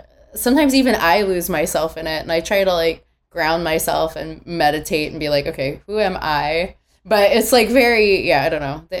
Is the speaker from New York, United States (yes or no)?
no; California, United States; I grew up in Orange County and I started doing theater when I was like 9, at like children's theater.